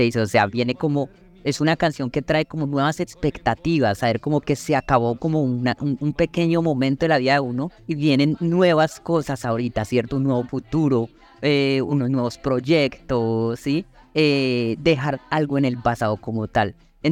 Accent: Colombia

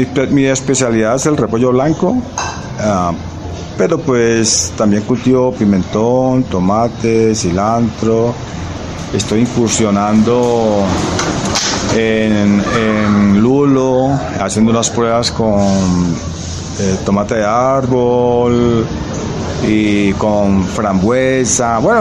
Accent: Florida, Valle del Cauca, Colombia; born there; now in Palmira, Colombia; soy nacido en Florida Valle. Llevo alrededor de unos 40 años en la ciudad de Palmira.

